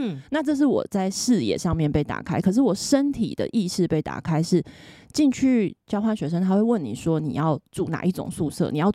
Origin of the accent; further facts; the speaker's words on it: Taiwan; 我一个身为在台湾长大的台湾女孩到那里去